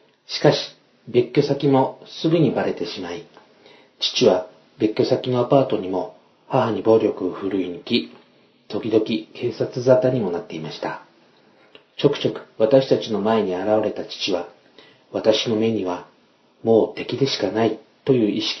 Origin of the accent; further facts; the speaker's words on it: Okinawa, Japan; あれは私の出身地である沖縄で小学校2年に上がる前の2月のことでした。